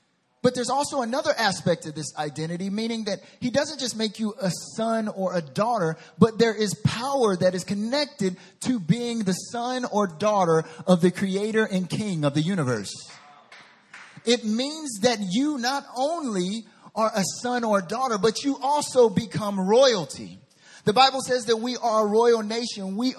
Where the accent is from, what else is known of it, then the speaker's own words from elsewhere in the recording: North Carolina, United States; accent: southern; North Carolina, where I'm from, get off my lawn. What are you doing here? It's private property. It's my southern accent.